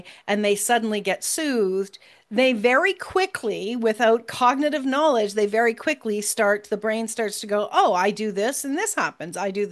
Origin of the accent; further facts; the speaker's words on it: Canada; and I'm a Canadian